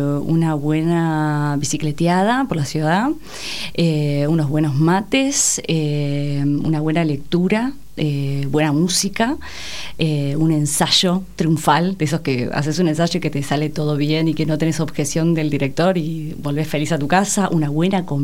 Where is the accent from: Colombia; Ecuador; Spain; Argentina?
Argentina; Rosario, Santa Fe; Yo soy rosarina, de pura cepa.